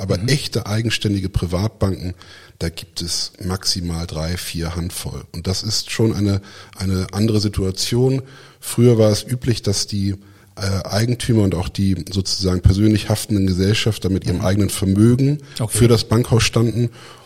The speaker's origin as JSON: {"language": "German", "region": "Hamburg", "country": "Germany", "lives_now": "Stuttgart, Germany", "said": "Ich bin aus Hamburg, jetzt seit dem 1.4. fest in Stuttgart."}